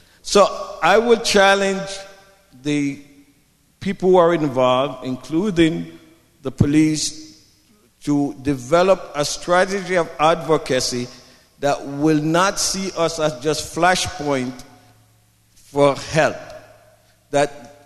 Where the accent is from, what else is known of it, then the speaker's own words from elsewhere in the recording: Jamaica; now in Canada; When I came from Jamaica